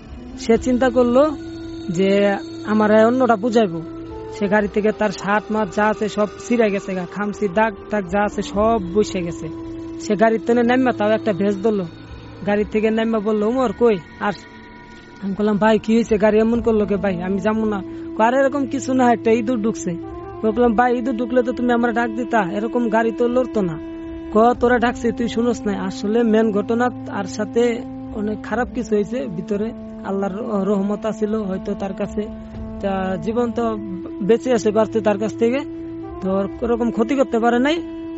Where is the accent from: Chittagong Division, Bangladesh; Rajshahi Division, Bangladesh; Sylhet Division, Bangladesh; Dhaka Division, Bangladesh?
Dhaka Division, Bangladesh; Dhaka; আমি রামপুরা বনশ্রী থেকে এসেছি।